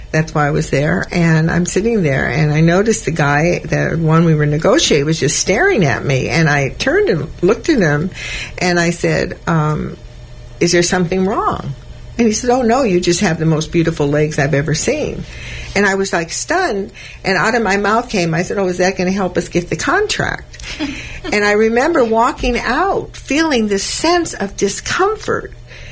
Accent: Hollywood, California, United States; You know, I grew up in Hollywood.

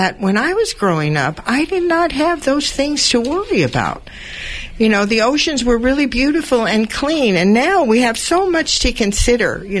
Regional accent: Los Angeles, California, United States; I was brought up in Los Angeles, and during my youth, I hung out at the beaches at Santa Monica.

